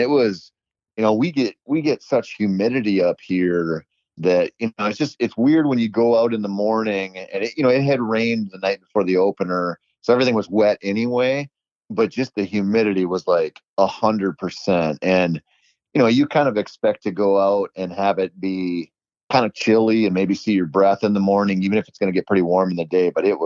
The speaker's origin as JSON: {"language": "English", "region": "Minnesota", "country": "United States", "said": "in my home state of Minnesota or over in Wisconsin"}